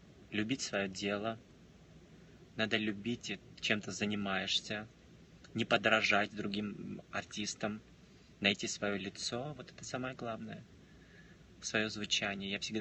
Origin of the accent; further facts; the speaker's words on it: Georgia; Нет, я не русский, я грузин.